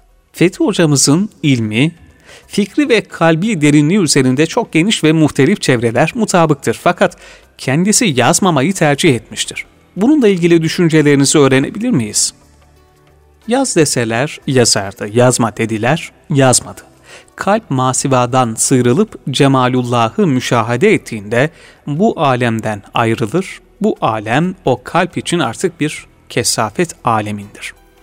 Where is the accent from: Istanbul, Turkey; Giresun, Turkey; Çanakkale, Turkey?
Istanbul, Turkey; born there; 1942'de İstanbul'da Beyazıt'ta dünyaya gelmişim. Aile muhitim genel anlamıyla İslam kültürünü ve tatbikatını taşımakta, sanata ve dünyaya açık bir boyutu da haiz bulunmaktaydı.